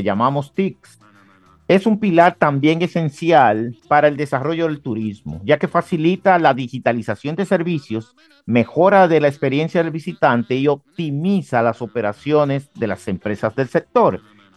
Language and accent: Spanish; Dominican Republic; cosa que como dominicanos y empresarios sabemos y vemos en el día a día.